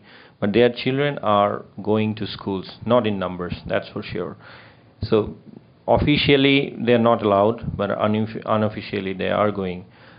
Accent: Bangladesh; as we are talking a lot about Bangladesh, and I'm from Bangladesh, I think I should say something

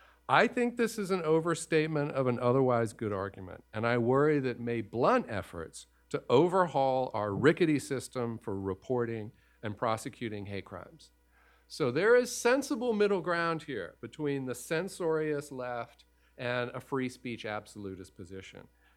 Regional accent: Louisiana, United States; I'm from Louisiana.

